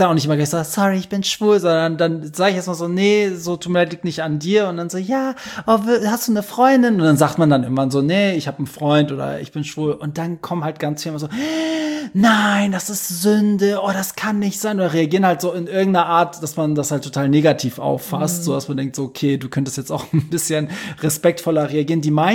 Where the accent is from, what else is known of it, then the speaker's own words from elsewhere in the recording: Hamburg, Germany; seit ich eigentlich denken kann, sind wir dann aber in Hamburg gewesen. Ja, aber Kriegsflüchtlinge, ja klar, mit zwei erinnerst du dich halt an nichts. Ne? Nee. So, meine Eltern sind dann aus dem Iran über die Türkei hierher geflohen.